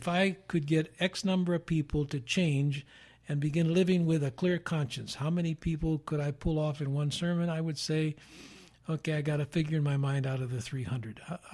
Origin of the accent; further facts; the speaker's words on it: Chicago, Illinois, United States; Last time I was out here, and you're from Pennsylvania, I'm from Chicago.